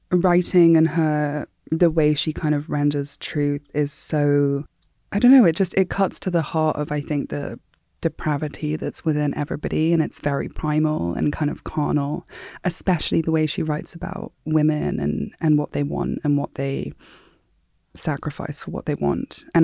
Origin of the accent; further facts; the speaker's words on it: Kenya; growing up in Kenya